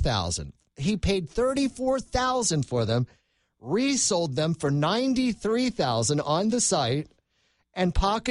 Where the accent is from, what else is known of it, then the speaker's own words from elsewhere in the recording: Chicago, Illinois, United States; Now you know I come from Chicago.